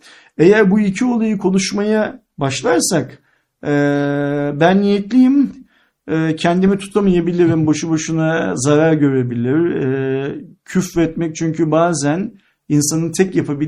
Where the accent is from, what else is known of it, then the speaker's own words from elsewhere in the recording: Istanbul, Turkey; Ben şahsen bir İstanbullu olarak o ağaçların yerinde durmalarından çok mutluyum.